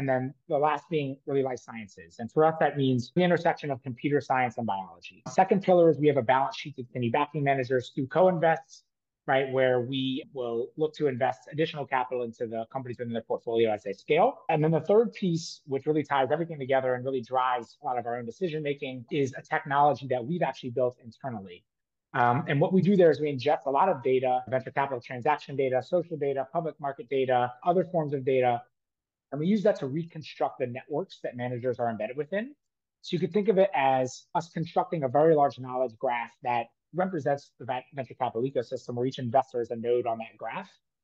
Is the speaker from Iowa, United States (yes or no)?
no; New Orleans, Louisiana, United States; moved away as an adult; also born or lived in Australia; I grew up in New Orleans, actually started my first business in college, raised a very small amount of capital and failed, but became addicted to that experience. And so after graduating, I actually moved to Australia